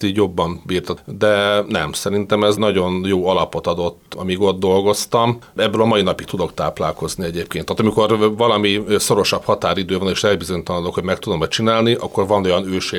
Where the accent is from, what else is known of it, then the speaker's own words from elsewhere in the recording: Budapest, Hungary; Én Budapesten születtem, itt nőttem föl, jártam hittanra, tehát a Bécsi kaputér volt nekem úgymond a kezdő anyagyülekezetem.